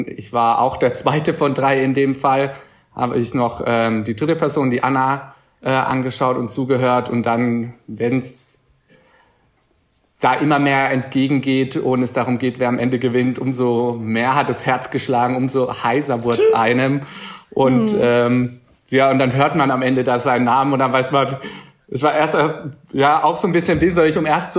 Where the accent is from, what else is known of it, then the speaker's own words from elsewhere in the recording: Baden-Württemberg, Germany; now in Traunstein, Germany; Also in meiner Heimat, die Badische Zeitung hat gleich groß drüber berichtet